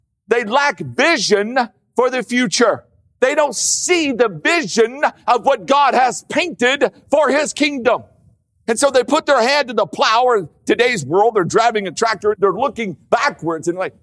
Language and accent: English; Louisiana, United States; And I grew up in Louisiana. I was praying for a cloud the size of a fist.